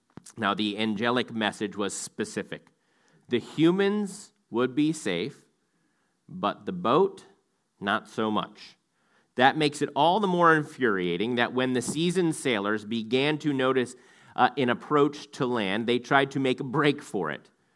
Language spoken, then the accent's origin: English; Virginia Beach, Virginia, United States; Growing up in Virginia Beach, it was a common occurrence during the late summer months that we would get hurricane warnings.